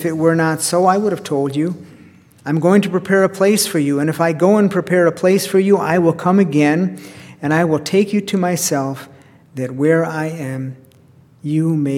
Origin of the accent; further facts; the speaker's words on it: Chicago, Illinois, United States; I grew up in Chicago. I remember the Democratic Convention and the rioting that went on there, all of that stuff.